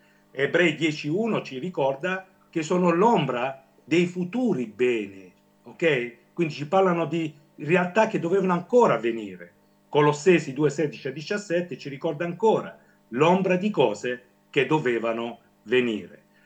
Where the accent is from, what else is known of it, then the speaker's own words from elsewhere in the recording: Manfredonia, Apulia, Italy; vengo da Monfredonia, sono nativo di Monfredonia